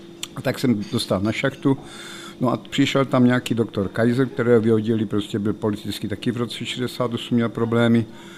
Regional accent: Kyjov, South Moravian Region, Czechia; já jsem z Jižní Moravy z Kyjova.

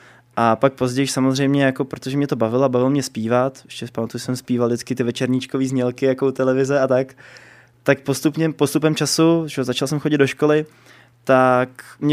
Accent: Bohemia, Czechia; A že normálně u nás v Čechách říkáme Janům Honza, prostě Honzo.

